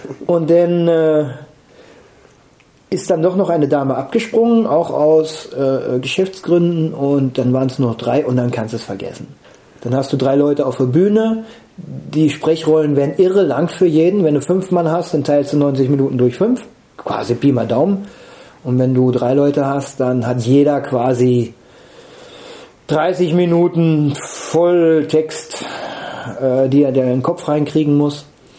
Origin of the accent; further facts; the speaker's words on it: Breckendorf, Schleswig-Holstein, Germany; born there; ich bin in Breckendorf geboren